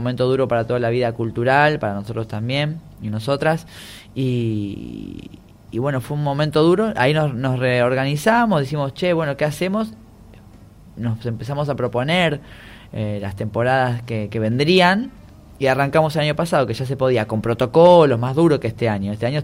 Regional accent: Luján, Buenos Aires Province, Argentina; Yo soy de Luján. Nacido, criado, toda mi familia... todo de acá

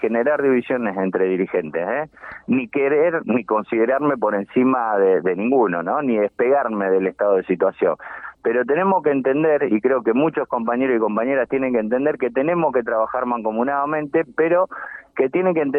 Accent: Argentina; Mira, como argentino, orgullosamente argentino, como patriota

